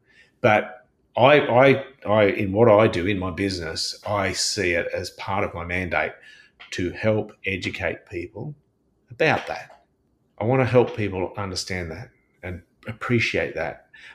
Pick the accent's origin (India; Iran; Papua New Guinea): Papua New Guinea; I grew up in Papua New Guinea. Mum and Dad were missionaries up there, and so very, very remote where we lived.